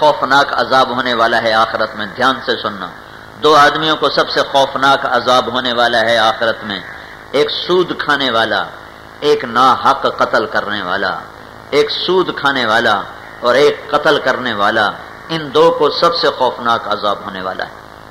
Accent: Multan, Punjab, Pakistan; میرا ضلع ملتان ہے.

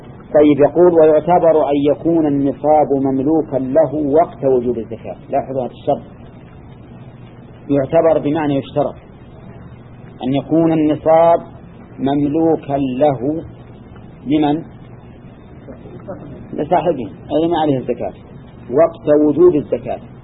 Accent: Al-Qassim, Saudi Arabia; خصوصا عندنا في القصيم غالبها من الشجر

